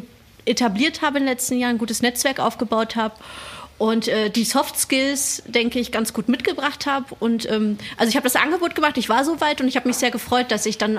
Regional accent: East Germany, Germany; ich komme ja auch aus Ostdeutschland

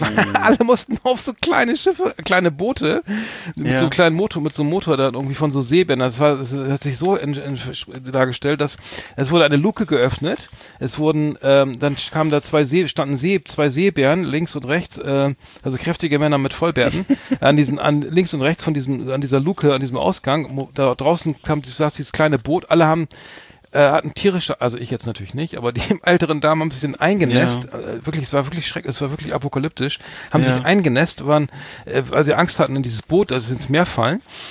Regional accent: Northern Germany, Germany

